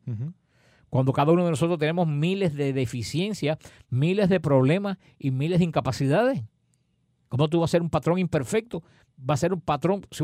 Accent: Galicia, Spain; born there; ahí voy a echar mis cenizas en el mar para que lleguen a donde yo nací, a Galicia.

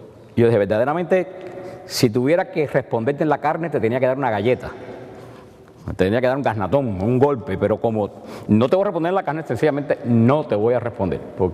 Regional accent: Cuba; en mi pueblo en Cuba

